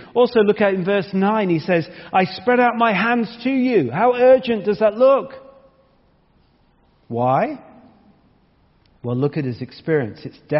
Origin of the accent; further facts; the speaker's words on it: United Kingdom; because we're quite British and we like outlines